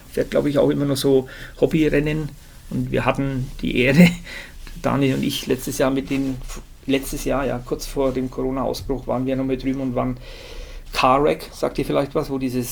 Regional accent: Bavaria, Germany; hier bei uns in Westmittelfranken

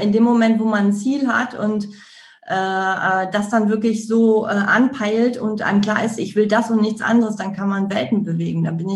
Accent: North Rhine-Westphalia, Germany; ich komme aus dem Ruhrgebiet

